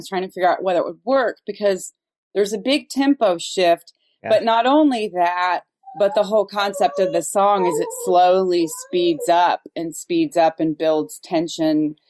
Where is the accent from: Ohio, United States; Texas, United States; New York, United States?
Ohio, United States; Dayton; now in Cincinnati, United States; I grew up in Dayton, Ohio.